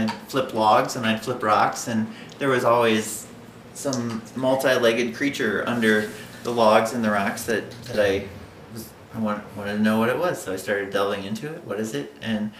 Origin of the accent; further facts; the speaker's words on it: Ohio, United States; So, like, from as a kid growing up in Ohio, I know, I, like, would open and like, oh man, a tarantula.